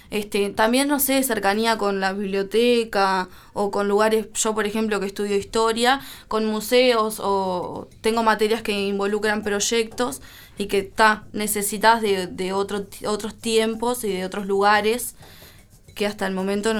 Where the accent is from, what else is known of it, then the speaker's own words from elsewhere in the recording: Santa Lucía, Canelones, Uruguay; Bien, yo soy de Santa Lucía